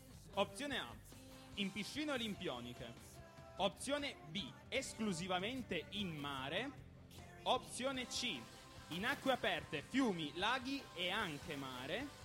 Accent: San Francisco, California, United States; Sono di San Francisco

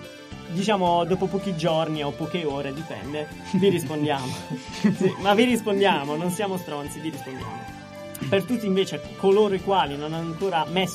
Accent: Noci, Apulia, Italy; erano venuti a suonare a Noci, nel mio paese, in piazza

